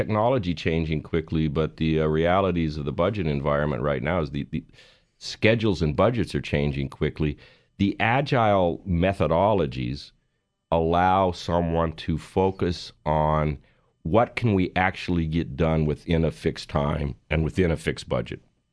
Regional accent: Montana, United States; Well, it wasn't the plan I planned on following when I was growing up in Northwest Montana.

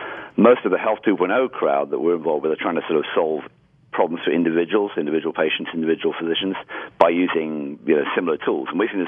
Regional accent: San Francisco, California, United States; we're from, despite the accent, we're from San Francisco and the Silicon Valley area.

